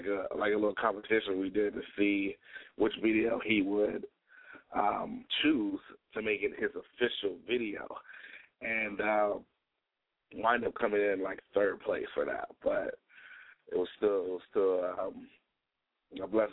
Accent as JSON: {"language": "English", "town": "Los Angeles", "region": "California", "country": "United States", "said": "I'm from L.A."}